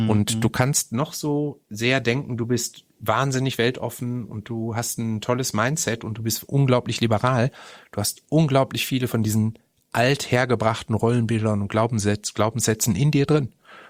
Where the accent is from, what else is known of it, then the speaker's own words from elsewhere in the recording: Essen, North Rhine-Westphalia, Germany; weil ich jeden Samstag in einem riesigen Club bei uns in Essen, Moody Art hieß der damals, zusammen mit meiner Verlobten